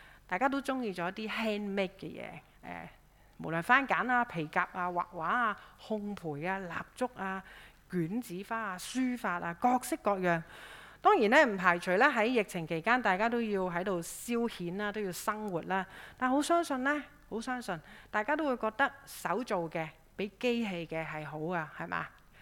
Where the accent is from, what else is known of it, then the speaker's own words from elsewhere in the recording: Hong Kong; 也都是作为香港人善待自己的方法之一。